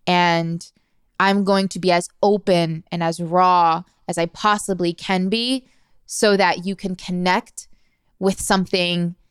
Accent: Maryland, United States; I'm from Maryland, so immediately there's that connection.

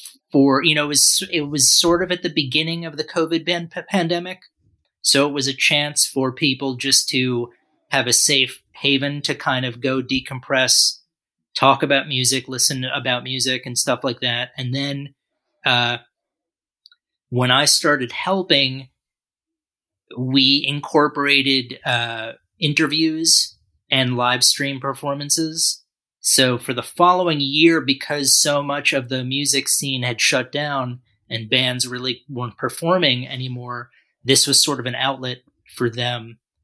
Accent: New York City, New York, United States; So, I'm originally from New York City.

